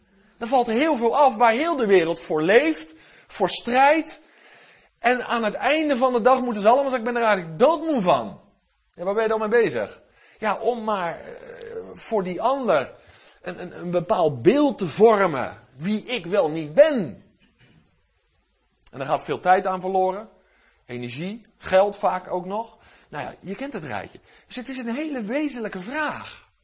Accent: Westland, South Holland, Netherlands; Ik weet nog wel, ik kom uit het Westland.

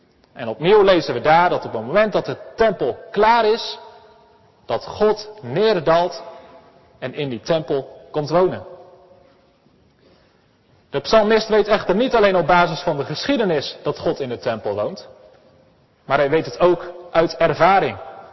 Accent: Elspeet, Gelderland, Netherlands; Nou, ik kom uit Elspeet. We hebben prachtige bossen vol met herten.

